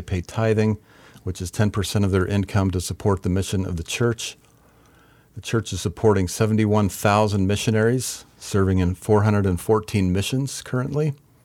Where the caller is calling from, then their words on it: Kansas, United States; I'm recording from Kansas.